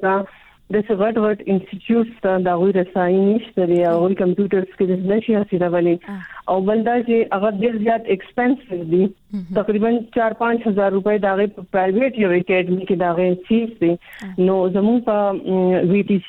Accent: Swat, Khyber Pakhtunkhwa, Pakistan; زه د سوات اوسیدونکی یم

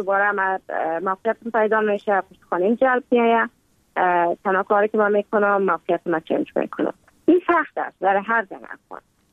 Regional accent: Kabul, Afghanistan; also born or lived in Mazar-i-Sharif; بعد از تولد ما تا 5 سالگی ما در مزار بودیم، بعد ناقل کابل شدیم

